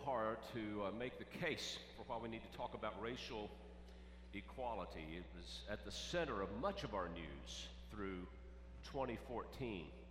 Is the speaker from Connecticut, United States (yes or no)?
no; Winston-Salem, North Carolina, United States; But the older I've gotten, even growing up in Winston-Salem, North Carolina, the more I became aware